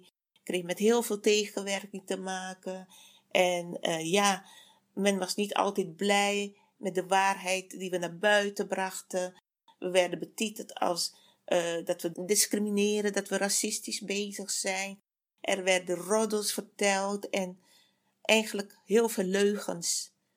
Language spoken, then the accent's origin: Dutch; Suriname; Dat wij als Surinamers elkaar ondersteunen en helpen